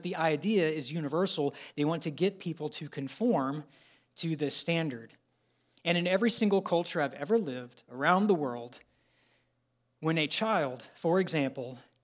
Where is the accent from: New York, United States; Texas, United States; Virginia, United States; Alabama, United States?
Texas, United States; When I was in college, so I grew up in Texas. I'm sorry. I grew up in Texas